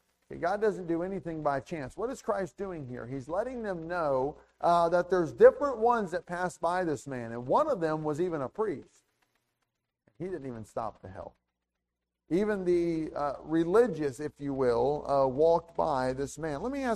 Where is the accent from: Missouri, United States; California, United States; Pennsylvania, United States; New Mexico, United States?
Missouri, United States; I grew up in Missouri, and that's quite a bit further south than here.